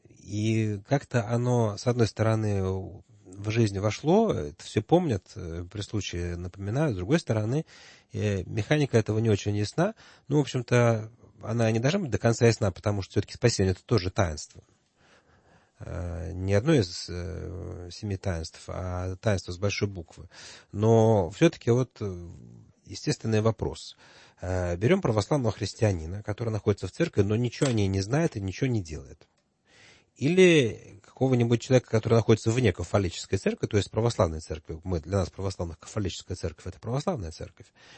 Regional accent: Russia; born there; За то, что мы родились в России, и нас покрестили в детстве, не спросив?

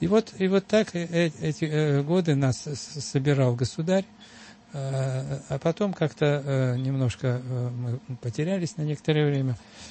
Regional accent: Moscow, Russia; А я из Москвы.

